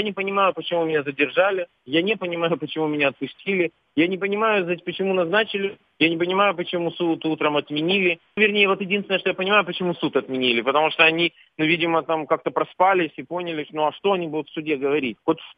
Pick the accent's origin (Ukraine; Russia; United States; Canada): Ukraine; Люди ко мне подходили, видели футболку, понимали, что я из Украины